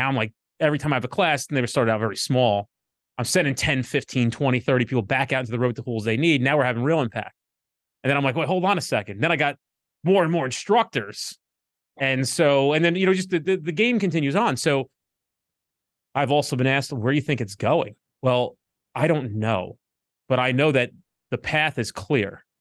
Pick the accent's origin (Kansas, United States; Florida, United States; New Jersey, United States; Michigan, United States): New Jersey, United States; you know, I'm from New Jersey. I curse.